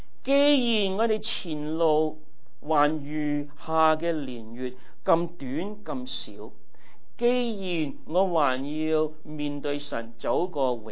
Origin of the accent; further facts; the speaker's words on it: Philadelphia, Pennsylvania, United States; 我在费城长大的，我父母葬在费城的，我下个月我回去拜山的